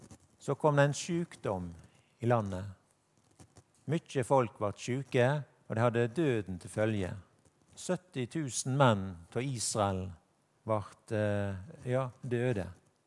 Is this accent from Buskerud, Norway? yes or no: no; Vestland, Norway; Sånn at jeg, sant, som stril, en enkel sjelslek, kan lese disse tingene her.